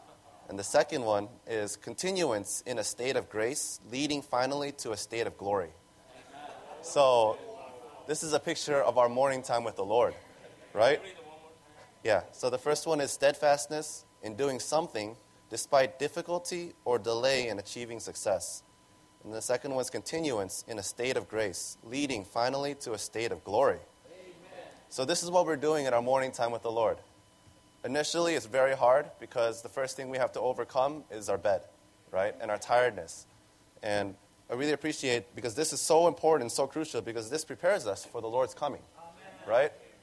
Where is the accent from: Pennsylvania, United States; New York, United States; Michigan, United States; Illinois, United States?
Illinois, United States; Chicago; I'm from Chicago.